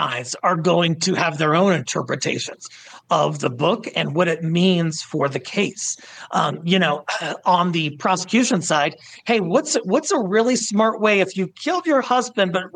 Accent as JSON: {"language": "English", "region": "Colorado", "country": "United States", "tie": "born or raised there", "said": "you look at the Aurora Theater shooting case, James Holmes in my home state of Colorado"}